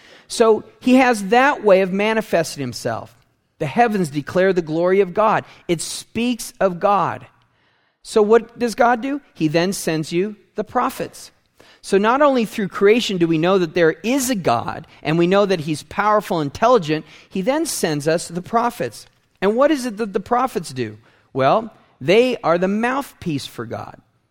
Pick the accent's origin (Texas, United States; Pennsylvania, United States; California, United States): California, United States; San Diego; now in Colorado, United States; and I'm from San Diego, and there's only two seasons, warm to hot and cool.